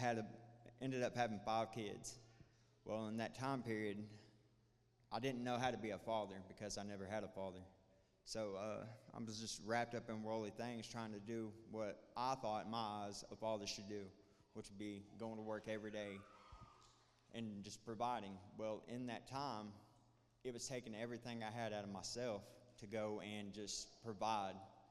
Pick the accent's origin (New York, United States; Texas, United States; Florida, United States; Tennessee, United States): Tennessee, United States; Crossville; I'm from Crossville, Tennessee. And being said, Crossville, Tennessee is a very small county with absolutely nothing to do.